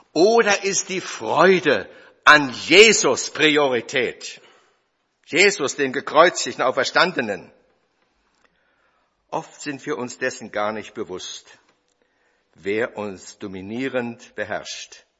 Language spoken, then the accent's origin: German; Adelboden, Bern, Switzerland; Ich habe gesagt, ich komme aus der Schweiz, Adelboden.